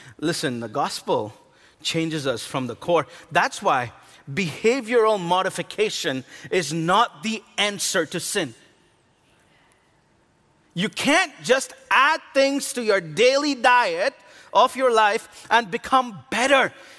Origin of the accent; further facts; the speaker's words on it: India; my beautiful wife, who is obviously from America, and I am Indian, if you didn't know already.